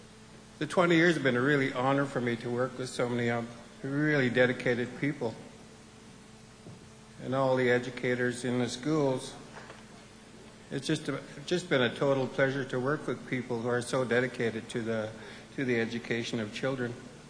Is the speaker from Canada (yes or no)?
yes; British Columbia, Canada; I'm from the Songhees Nation.